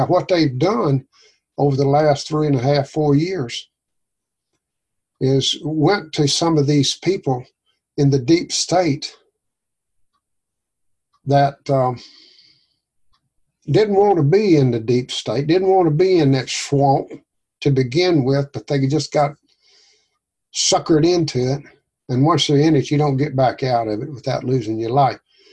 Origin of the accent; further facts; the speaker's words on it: the South, United States; I'm from the South. That's what we drink.